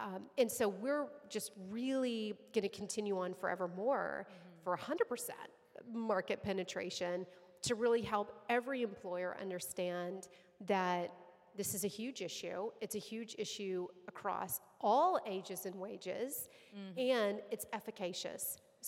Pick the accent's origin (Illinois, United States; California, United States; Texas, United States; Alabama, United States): Texas, United States; It was a 6-hour drive from my hometown, and I was like, I am still in Texas.